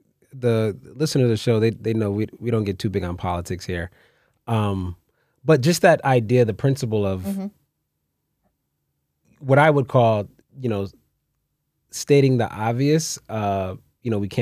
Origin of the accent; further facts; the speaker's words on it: New Haven, Connecticut, United States; I'm born and raised in New Haven to teenage parents myself.